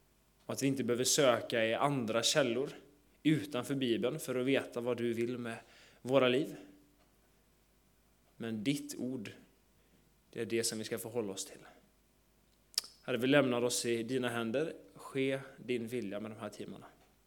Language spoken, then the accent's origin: Swedish; Gothenburg, Västra Götaland County, Sweden; Jag är född och uppvuxen i Göteborg i Sverige.